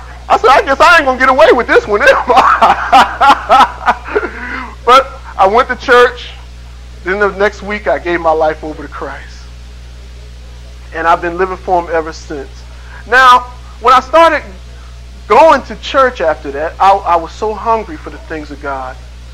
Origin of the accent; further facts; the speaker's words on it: Trenton, New Jersey, United States; because I come from Trenton, New Jersey. We grew up on the streets, man.